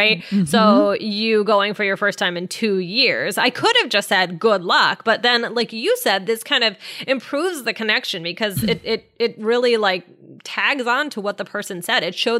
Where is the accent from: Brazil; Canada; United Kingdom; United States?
United Kingdom; Yeah, I guess because I'm British. I love the British accent and everything.